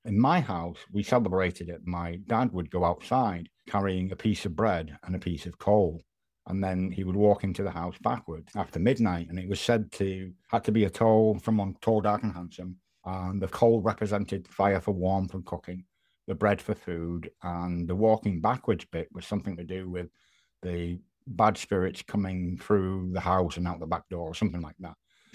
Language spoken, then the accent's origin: English; United Kingdom; because I'm your host and because I'm British